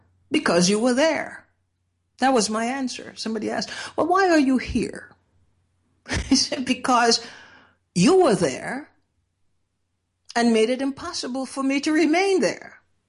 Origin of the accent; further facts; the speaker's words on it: Trinidad & Tobago; now in United States; in growing up in Trinidad at the time that I grew up, hordes of people were raising their children